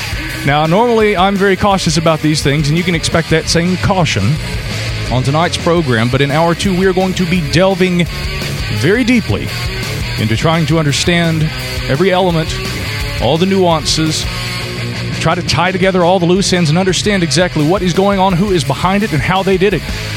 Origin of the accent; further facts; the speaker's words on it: Asheville, North Carolina, United States; I was, yeah, right here in my hometown of Asheville.